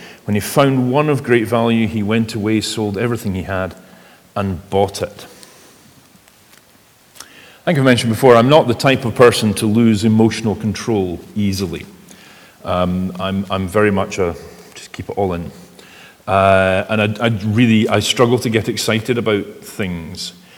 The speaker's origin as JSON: {"language": "English", "region": "Scotland", "country": "United Kingdom", "said": "for rugby, I'm a Scot first and a Springbok a very close second."}